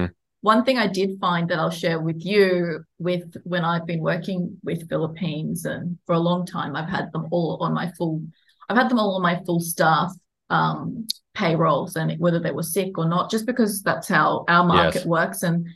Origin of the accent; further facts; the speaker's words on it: Australia; Being Australian